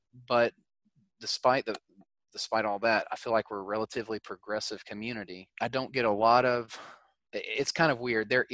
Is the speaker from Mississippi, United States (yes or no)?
yes; Mississippi, United States; I grew up in Southeast Mississippi, over closer to Alabama, and it is not as open-minded over there.